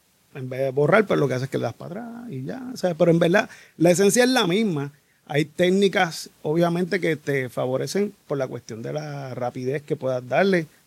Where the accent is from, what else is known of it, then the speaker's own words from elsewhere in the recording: Carolina, Puerto Rico; ahí en mi pueblo natal, Carolina.